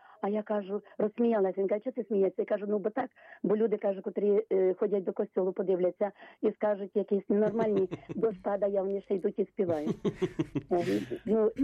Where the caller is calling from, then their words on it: Khmelnytskyi, Khmelnytskyi Oblast, Ukraine; Я з Хмельницька, парафія Святої Анни